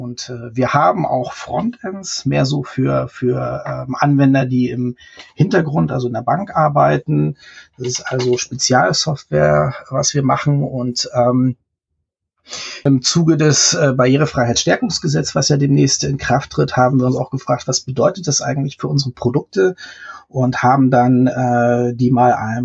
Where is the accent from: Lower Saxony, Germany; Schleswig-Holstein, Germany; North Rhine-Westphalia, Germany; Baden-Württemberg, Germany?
Schleswig-Holstein, Germany; Kiel; Ich bin in Kiel aufgewachsen.